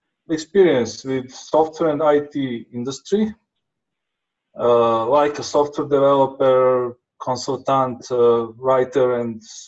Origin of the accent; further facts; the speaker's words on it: Serbia; English is a second language; I'm from Serbia, and it is not so easy to pronounce my name in English.